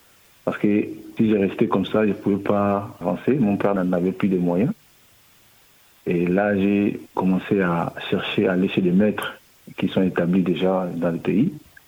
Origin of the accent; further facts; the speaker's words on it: DR Congo; moved away; Et j'ai quitté le Congo en 2017.